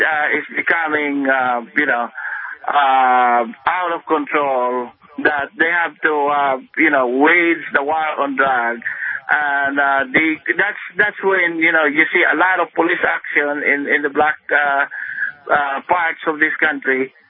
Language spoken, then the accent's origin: English; Philippines; I'm from the Philippines. I don't use drugs.